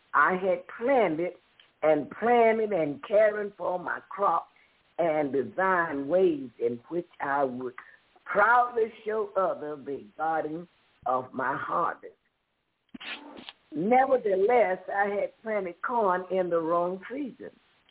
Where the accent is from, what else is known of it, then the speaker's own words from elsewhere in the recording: Ohio, United States; As a lad growing up in Ohio, I was always curious about the possibility of growing corn in our backyard.